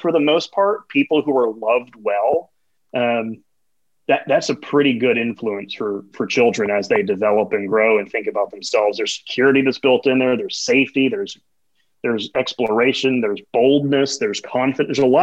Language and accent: English; Florida, United States; I grew up in Florida hearing, I love you unconditionally.